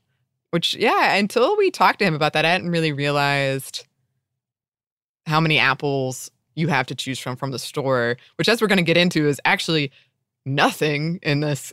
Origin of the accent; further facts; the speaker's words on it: Ellijay, Georgia, United States; I grew up near Ellijay, Georgia, which is like the apple center of Georgia.